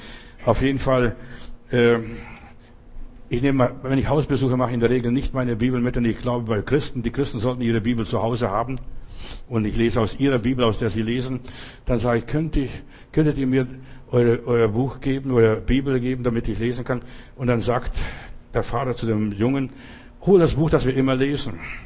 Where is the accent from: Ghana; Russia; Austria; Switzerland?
Russia; Wir haben mal einen Bettler bei uns gehabt, in Russland, in der Sowjetunion, wo ich herkomme, da gab es immer Bettler.